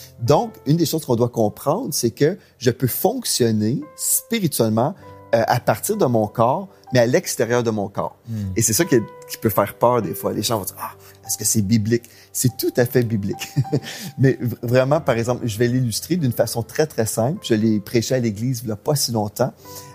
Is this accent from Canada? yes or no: yes; Quebec, Canada; je ne suis jamais allé en Russie. Je suis Québécois.